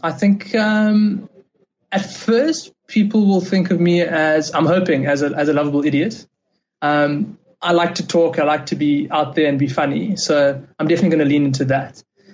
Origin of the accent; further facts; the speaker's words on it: Johannesburg, Gauteng, South Africa; I'm from Johannesburg, and I'm a strategy consultant.